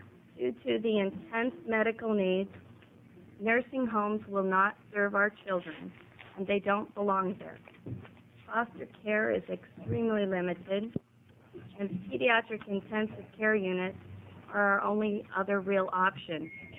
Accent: Aloha, Oregon, United States; I'm from Aloha, and I'm fighting a cold

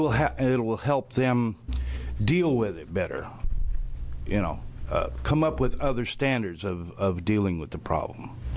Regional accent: Portland, Oregon, United States; I'm from Portland

